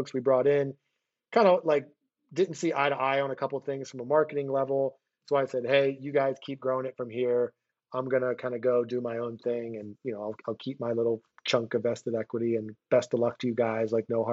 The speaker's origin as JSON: {"language": "English", "town": "Philadelphia", "region": "Pennsylvania", "country": "United States", "tie": "born or raised there", "said": "I moved back to my hometown of Philadelphia where my partners were."}